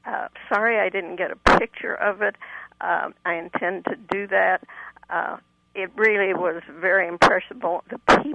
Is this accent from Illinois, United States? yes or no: yes; Chicago, Illinois, United States; I growing up in Chicago many, many years ago, I thought women just never went to the synagogue, only the men.